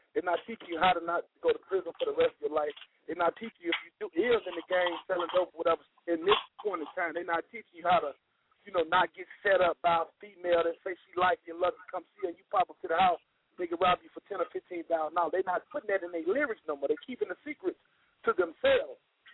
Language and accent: English; Leland, United States; is like a gift and a present for my hometown. Like, I truly apologize for leaving y'all.